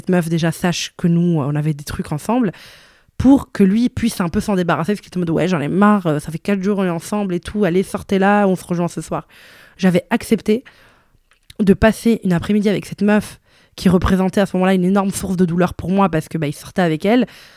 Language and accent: French; Italy; also born or lived in Brussels; Moi, j'ai grandi en Italie, j'aime la mode